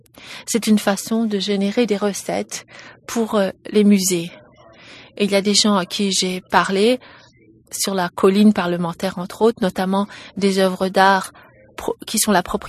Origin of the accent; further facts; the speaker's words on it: Canada; en tant que Canadien, comment puis-je protéger quelque chose qui est fondamentalement canadien